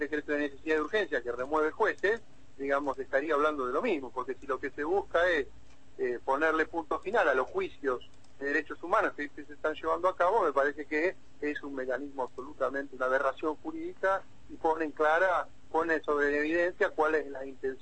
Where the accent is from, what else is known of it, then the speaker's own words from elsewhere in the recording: La Plata, Buenos Aires Province, Argentina; yo soy platense